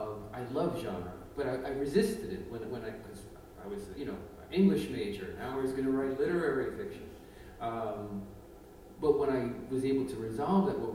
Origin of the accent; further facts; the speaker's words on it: Brooklyn, New York, United States; And I was born and raised in Williamsburg, Brooklyn. And I was still living there after college. I went back.